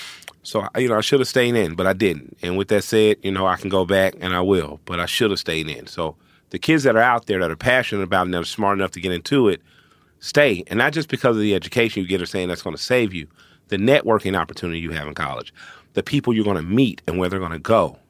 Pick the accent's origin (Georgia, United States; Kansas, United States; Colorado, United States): Georgia, United States; Atlanta; Like I'm from Atlanta. Like Atlanta is the Bay Area part deuce.